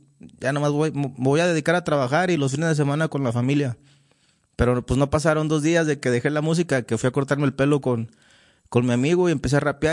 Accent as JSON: {"language": "Spanish", "region": "Durango", "country": "Mexico", "said": "Pues estoy bien contento de estar aquí en Durango, bien contento de presentarme pues aquí en mi tierra"}